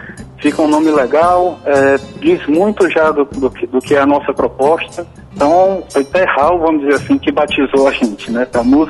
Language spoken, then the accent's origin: Portuguese; Ceará, Brazil; eu sou do … sou do Ceará